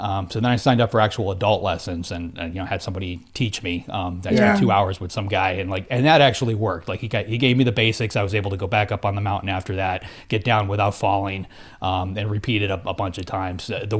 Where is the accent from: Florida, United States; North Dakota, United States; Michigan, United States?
Florida, United States; I went into it, you know, like I've water skied my whole life because I grew up in Florida.